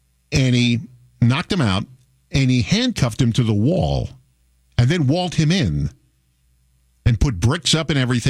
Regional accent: New York, United States; I grew up in the New York area.

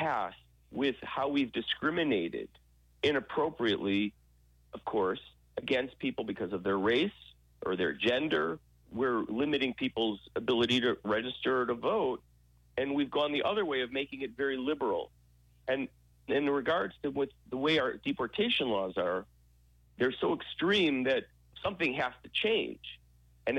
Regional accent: Philippines; now in United States; thinking, why would they register me, invite me if I was ineligible, seeing I'm a Filipino citizen

